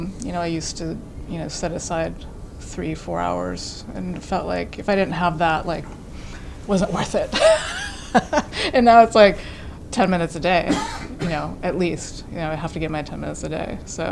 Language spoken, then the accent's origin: English; Milwaukee, Wisconsin, United States; now in New York, United States; I would say that I came from Wisconsin, Milwaukee, and Heart Island represents the first book that I wrote as a New Yorker.